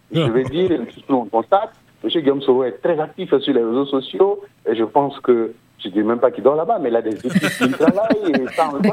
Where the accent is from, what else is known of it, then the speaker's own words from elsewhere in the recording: Côte d’Ivoire; je suis ivoirien, je suis journaliste. Et je pratique ce régime qui est en place, je suis en Côte d'Ivoire.